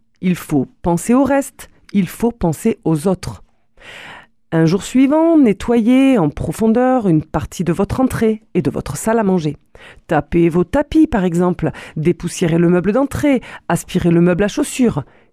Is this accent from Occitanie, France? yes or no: yes; Toulouse, Occitanie, France; accent: Toulouse; vous aurez cette phrase dans votre tête avec ma voix et avec mon accent toulousain.